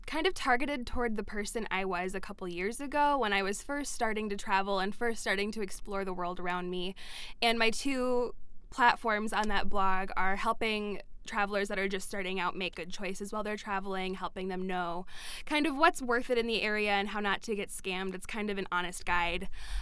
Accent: St. Cloud, Minnesota, United States; I grew up in the St. Cloud area. I was born there

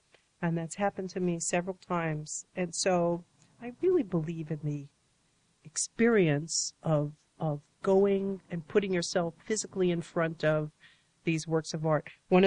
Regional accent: New York, United States; Because growing up in New York as a atheistic Jewish person, you sort of don't know.

